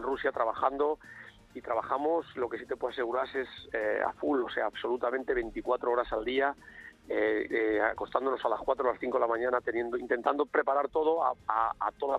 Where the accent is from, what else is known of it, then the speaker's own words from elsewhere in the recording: Parla, Community of Madrid, Spain; Que el Parla es el equipo de mi ciudad, de mi pueblo